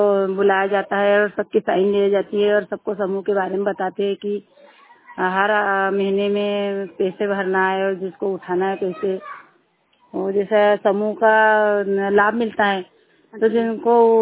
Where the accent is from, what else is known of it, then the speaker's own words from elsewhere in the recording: Barud, India; मैं ग्राम बरूड़ से हूँ